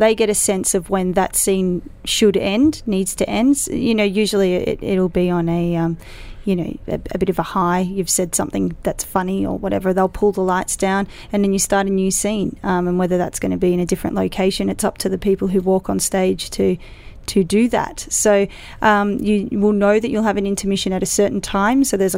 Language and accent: English; Australia; accent: Australian; So my Australian accent needed to become a bit rounder and whatnot.